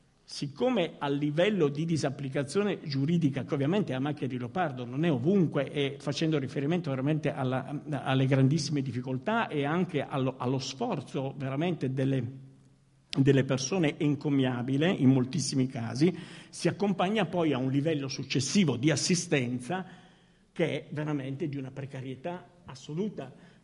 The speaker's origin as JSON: {"language": "Italian", "town": "Turin", "region": "Piedmont", "country": "Italy", "said": "ma sono di Torino"}